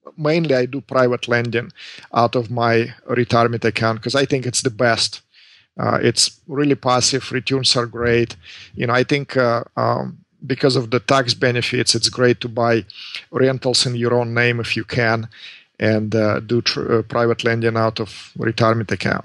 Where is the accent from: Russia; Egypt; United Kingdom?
Russia; English is a second language; now in Southern California, United States; Immigrated here from Russia back in 1996. So believe it or not, it's been 20 years.